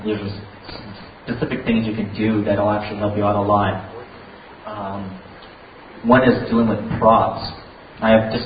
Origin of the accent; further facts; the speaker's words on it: California, United States; I'm actually from California. My first trip out here to New York.